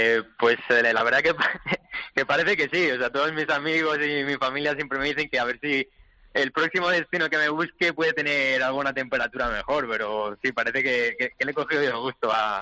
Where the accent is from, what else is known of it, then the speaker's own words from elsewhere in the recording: Spain; moved away; yo la verdad que sigo siendo bastante español